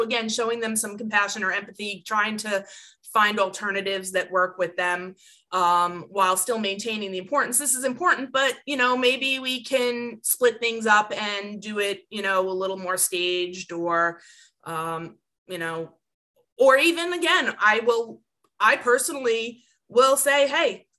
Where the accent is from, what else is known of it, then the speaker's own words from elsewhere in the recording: New York, United States; Well, I'm from New York.